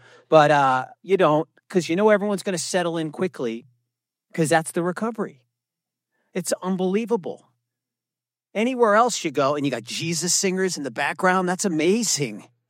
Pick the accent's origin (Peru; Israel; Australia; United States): United States; Massachusetts; Anyways, I grew up in Boston, south of Boston, in a quiet Massachusetts town.